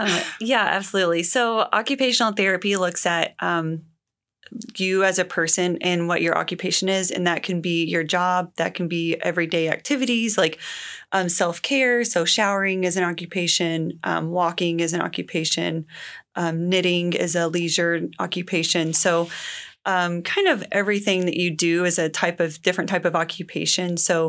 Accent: Kentucky, United States; I grew up in Kentucky, went to Eastern Kentucky, and just happened to fall into occupational therapy.

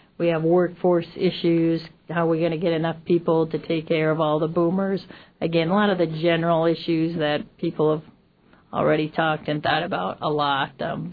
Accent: Minnesota, United States; I come from Minnesota. I come from a town in northwestern Minnesota, up kind of, if you've seen the movie Fargo, the flat, windy Minnesota.

